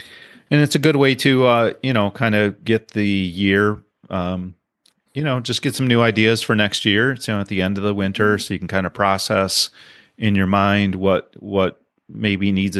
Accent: Grand Rapids, Michigan, United States; if you can make it to Grand Rapids this year, my hometown, for symposium.

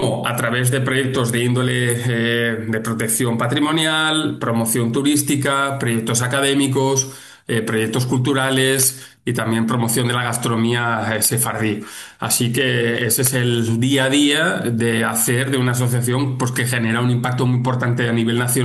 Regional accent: Zaragoza, Aragon, Spain; Yo soy de Zaragoza, estaba relativamente hace poco visitando a mis padres en lo que era la judería de Zaragoza

